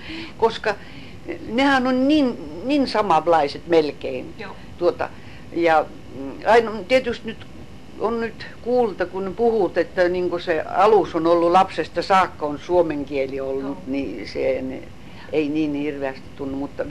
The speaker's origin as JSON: {"language": "Finnish", "region": "Leningrad Oblast", "country": "Russia", "moved": "yes", "lives_now": "Estonia", "said": "Oli mulle Inkeri, eikä sitä mä muistan aina. Se on mun veressä"}